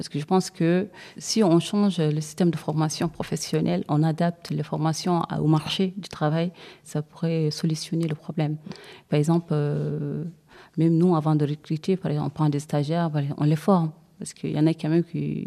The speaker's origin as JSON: {"language": "French", "region": "Trarza", "country": "Mauritania", "said": "je suis mauritanienne et je suis Paul. Je ne sais pas si c'est ça que vous appelez communauté. Mais voilà, bon, et je suis de Traza."}